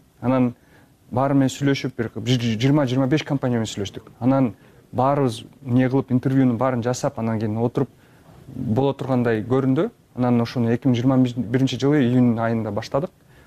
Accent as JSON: {"language": "Kyrgyz", "town": "Osh", "region": "Osh Region", "country": "Kyrgyzstan", "said": "Мен мисалы өзүм Оштон болом, жөнөкөй эле мектепти бүткөн Оштон."}